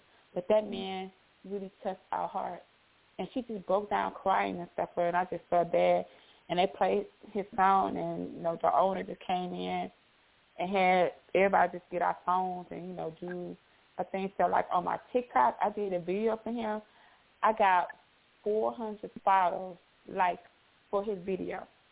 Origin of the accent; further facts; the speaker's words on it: Milwaukee, Wisconsin, United States; I don't stay in my hometown of Milwaukee, but I've been here, it's snowing and stuff